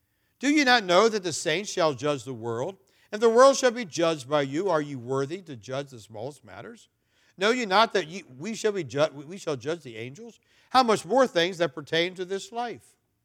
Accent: United States; By default, I grew up in America, I must be a Christian.

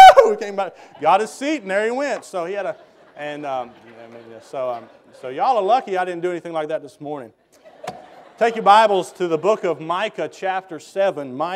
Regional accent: the South, United States; And I'm from the South.

